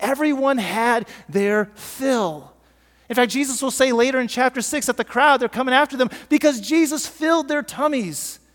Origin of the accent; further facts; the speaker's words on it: Iowa, United States; my hometown that I grew up in Northwest Iowa.